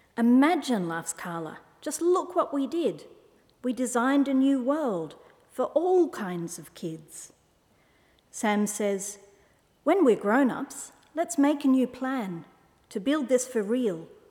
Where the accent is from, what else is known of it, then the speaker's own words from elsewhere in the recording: Australia; Although I am Scottish Australian, I absolutely adore the song Jerusalem.